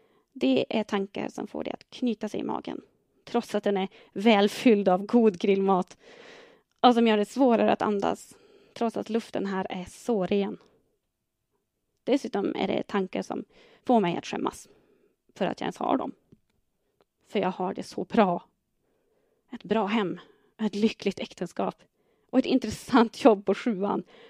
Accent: Örnsköldsvik, Västernorrland County, Sweden; born there; Jag föddes på Örnsköldsviks sjukhus en lördag i september 1978.

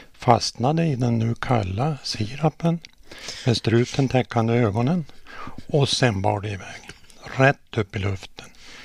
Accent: Hörnefors, Västerbotten County, Sweden; Det var året var 1947 och då bodde jag i Hörnefors. Och där föddes jag 6 år tidigare. Och vår familj bodde i ett litet hus vid Hörnån.

